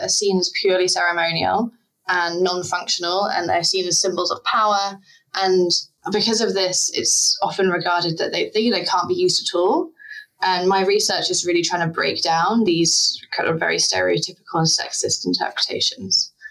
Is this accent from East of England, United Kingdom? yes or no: yes; East of England, United Kingdom; I grew up in East Anglia, and flint is amazingly abundant there